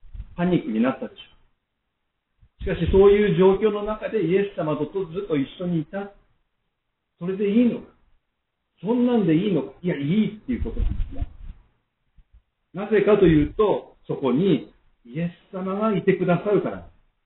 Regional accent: Aichi, Japan; イエス・キリストを信じる決心をしました。出身は愛知県なんですけれども、その16歳の時に母親にですね、あなたもそろそろ洗礼受けたらどうなのかって言われて

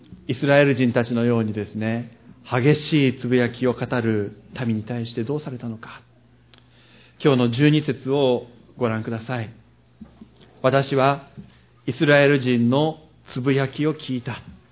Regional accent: Aichi, Japan; 私愛知県の出身ですけれども

